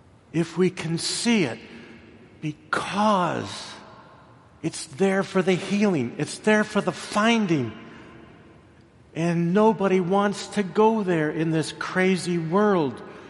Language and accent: English; Omaha, Nebraska, United States; I grew up in Omaha. We always talked about the people across the river in Council Bluffs, you know.